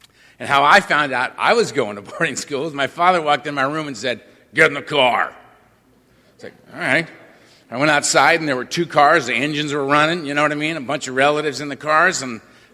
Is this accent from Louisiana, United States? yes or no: yes; Shreveport, Louisiana, United States; I'm an alcoholic. I'm from Shreveport.